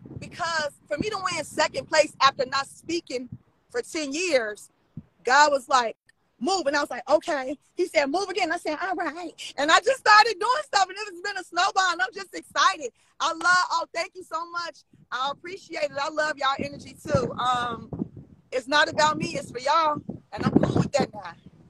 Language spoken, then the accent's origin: English; Chicago, Illinois, United States; And Chicago is on my heart. I'm born and raised in Chicago, Southside, Hyde Park. I went to Kenwood Academy, so that's where I identify. But I left there 15 years ago, so I'm living a suburban life and visiting Chicago